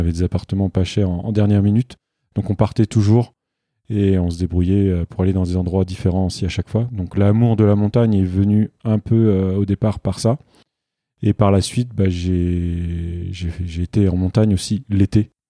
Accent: Île-de-France, France; Donc, je suis né en Île-de-France. Donc, j'ai grandi dans un milieu plus qu'urbain.

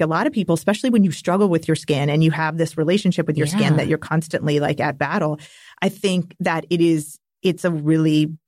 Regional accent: Napa Valley, California, United States; I would not be sitting here today had I not had the honor and privilege of growing up in Napa Valley.

